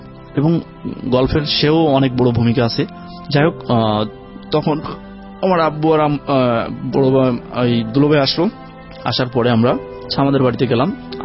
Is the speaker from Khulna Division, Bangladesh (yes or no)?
yes; Satkhira, Khulna Division, Bangladesh; জি আমি সাতক্ষীরা থেকে আসছি … আপনাকে কে বলছে?